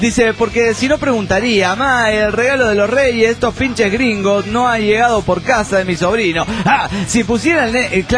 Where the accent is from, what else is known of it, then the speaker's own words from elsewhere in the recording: San Luis, Argentina; de San Luis, República Argentina.